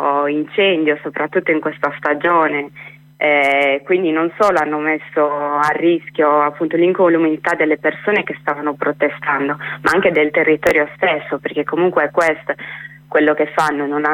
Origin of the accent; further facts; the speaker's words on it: Sardinia, Italy; noi come sardi e sarde insomma non possiamo non tenere in conto che la Sardegna è un territorio direttamente coinvolto